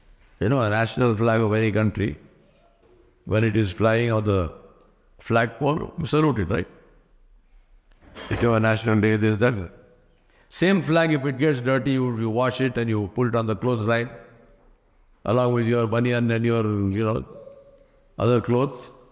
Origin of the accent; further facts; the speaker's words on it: India; Same thing in India, I am from India, same thing in India.